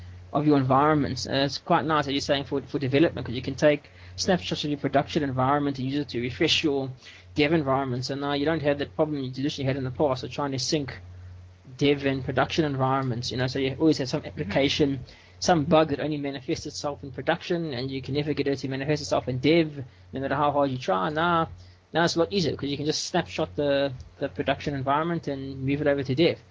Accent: South Africa; I'm from South Africa and I'm an open source developer and solution architect.

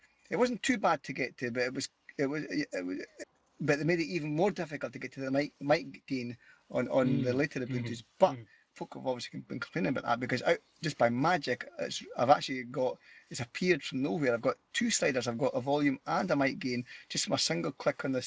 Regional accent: Scotland, United Kingdom; accent: Scottish; That's my pure Scottish accent.

